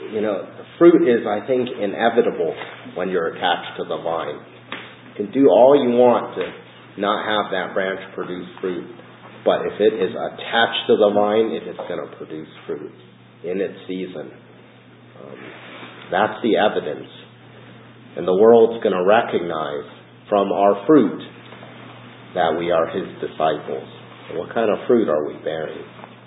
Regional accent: Washington, United States; That's like my home state of Washington.

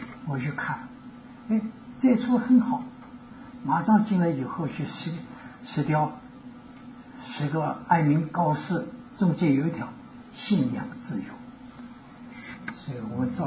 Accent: China; 但我是大陆的，我还是赞成有解放。那么解放以前，我在南京。

